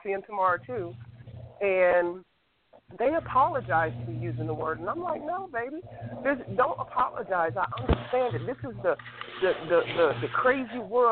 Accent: New York/New Jersey area, United States; back in the day, I was growing up, I'm from the New York, New Jersey area.

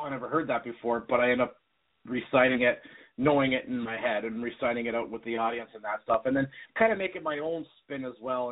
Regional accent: Niagara Falls, Ontario, Canada; because I'm from Niagara Falls, Canada area, so I do a lot of performing in Canada

